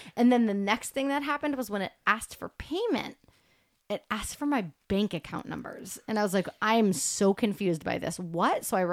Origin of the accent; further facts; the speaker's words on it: United States; Like, I'm so American that that wasn't wildly foreign to me.